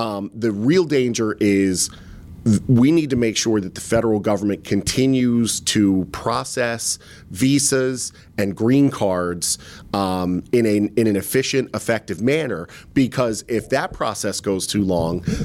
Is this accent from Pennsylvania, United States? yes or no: yes; Susquehanna Township, Pennsylvania, United States; I mean, I grew up in Susquehanna Township. It had always been Republican.